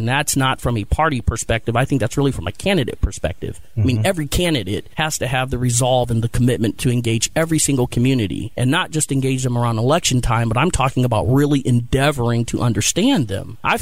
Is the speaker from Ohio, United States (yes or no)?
yes; Canton, Ohio, United States; So I'm from Canton, Ohio. I spent the first 8 to 9 years of my life in an all-black housing project.